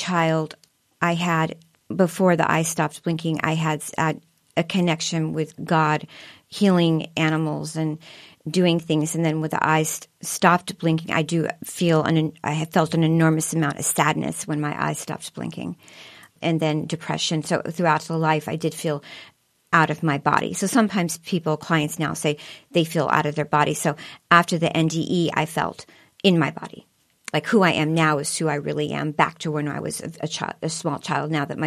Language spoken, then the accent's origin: English; Lynwood, California, United States; I grew up in Linwood, California.